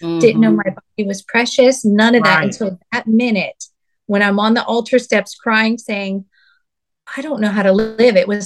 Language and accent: English; Youngstown, Ohio, United States; And this was in Youngstown. So I grew up in Youngstown.